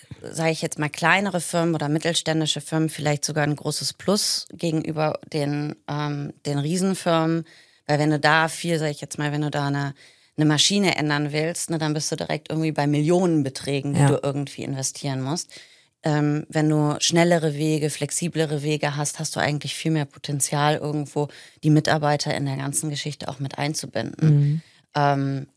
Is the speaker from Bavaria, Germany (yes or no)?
no; Hilden, North Rhine-Westphalia, Germany; now in Milan, Italy; Ich komme eigentlich aus Hilden, habe jetzt aber lange Zeit in Mailand gelebt oder lebe seit circa 7 Jahren in Mailand.